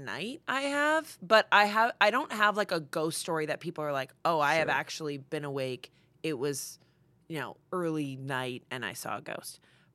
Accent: Massachusetts, United States; I'm from Massachusetts.

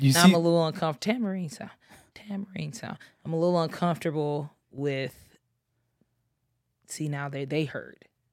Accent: Texas, United States; And I am from Texas, and I was people would not believe in me. I'm like, Texas hot.

